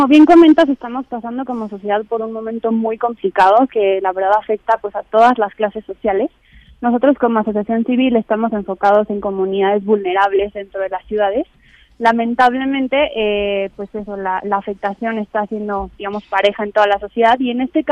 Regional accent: Mexico; esperamos que como sociedad mexicana

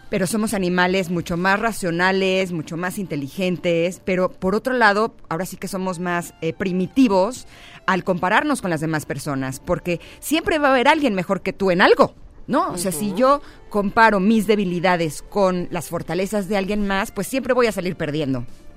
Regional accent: Mexico; porque soy mexicana y hasta a mí me cuesta trabajo entenderla

